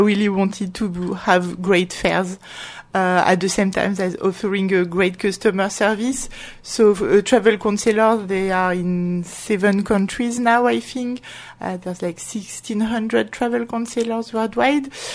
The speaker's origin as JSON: {"language": "English", "town": "Grenoble", "region": "Auvergne-Rhône-Alpes", "country": "France", "second_language": "English", "moved": "as an adult", "lives_now": "United Kingdom", "said": "I'm French. I'm from Grenoble, which is southeast of France."}